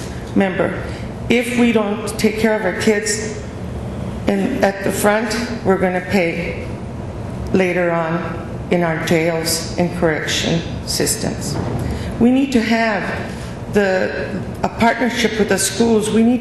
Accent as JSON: {"language": "English", "town": "Glendale", "region": "Arizona", "country": "United States", "tie": "born or raised there", "said": "I'm a native of Glendale."}